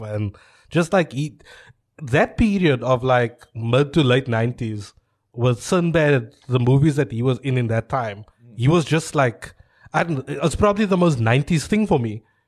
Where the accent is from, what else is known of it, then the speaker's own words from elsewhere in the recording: New York, United States; I'm from New York.